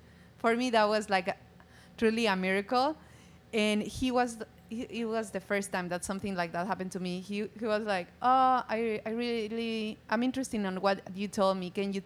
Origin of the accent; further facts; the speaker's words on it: Ecuador; English is a second language; now in Hawaii, United States; I'm from Ecuador and moved to Hawaii last year.